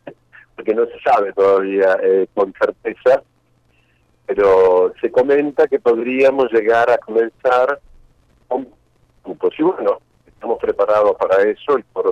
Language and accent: Spanish; Uruguay; yo estudié en Argentina, soy uruguayo, pero estudié en el Conservatorio Juan José Castro de La Lucila, en provincia de Buenos Aires.